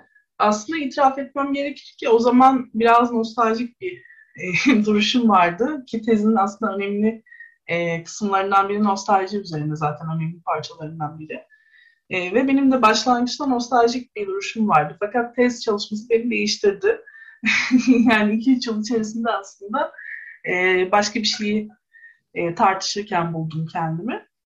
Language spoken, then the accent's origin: Turkish; Bostancı, Istanbul, Turkey; Bir şekilde Kadıköy'de doğmuş olmak, İşte Bostancı'da doğdum, Bostancı'da yaşadım. Sonra çocukluğumdan itibaren hep aynı yerlerde bir şekilde Kadıköy'ün çeşitli semtlerinde işte okula gitmek, yaşamak